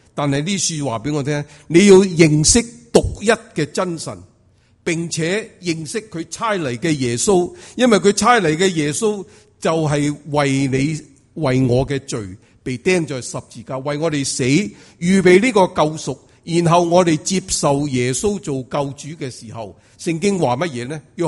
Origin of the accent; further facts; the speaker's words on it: China; 所以我哋中国人好叻，每年新年都将个福字咧倒过嚟